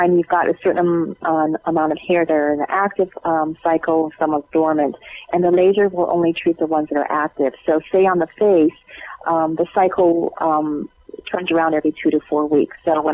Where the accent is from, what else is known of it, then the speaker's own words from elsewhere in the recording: Honolulu, Hawaii, United States; I grew up in Honolulu, and I was always at the beach and never wore sunscreen.